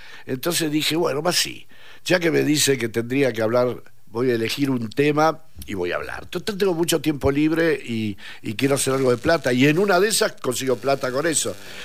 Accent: Salta, Argentina; Mirá que yo soy salteño, he conocido.

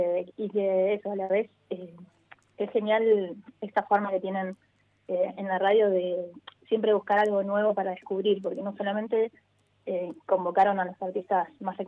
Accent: Tierra del Fuego, Argentina; also born or lived in Trelew; pero la mitad, dos integrantes, somos de Chubut. Y yo viví más tiempo en Tierra del Fuego, en realidad. Nací en Trelew, pero viví más de 16 años en la isla.

